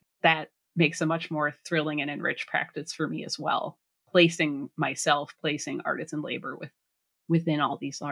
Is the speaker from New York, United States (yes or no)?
no; Boston, Massachusetts, United States; That's how far growing up in Boston area, and my dad's from France, so, and he's the only one who came here.